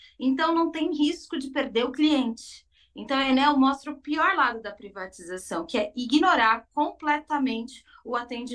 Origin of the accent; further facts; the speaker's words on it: Itu, São Paulo, Brazil; Eu sou de Itu, interior de São Paulo, uma cidade que remunicipalizou o serviço de água e esgoto não faz muito tempo, em 2016.